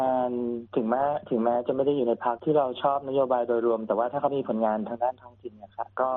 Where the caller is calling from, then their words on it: Sydney, New South Wales, Australia; บ้านอยู่ซิดนีย์ค่ะ